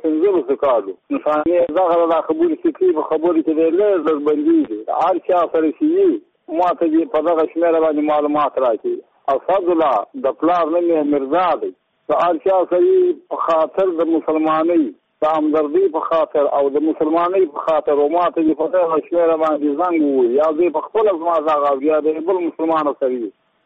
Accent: Muqur, Badghis, Afghanistan; زه په خپله د بادغیس له ولایت یم او د مقر د ولسوالۍ یم.

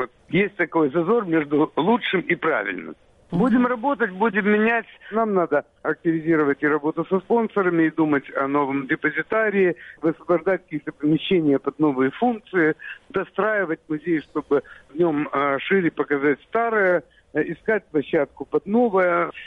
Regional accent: Odesa, Odesa Oblast, Ukraine; потому что я украинец, с этим надо что-то делать, но я одессит, это все равно я одессит.

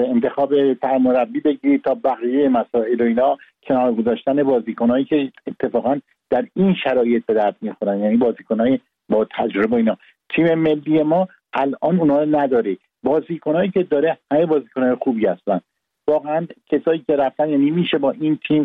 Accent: Iran; چون وطنم رو دوست دارم، دوست دارم ایران برنده بشه

